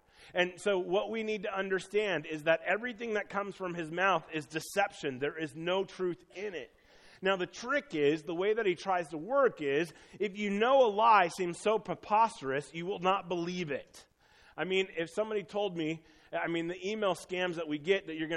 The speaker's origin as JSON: {"language": "English", "region": "Iowa", "country": "United States", "tie": "born or raised there", "said": "I grew up in Northwest Iowa and had a little Christian college that my dad went to with a Christian radio station."}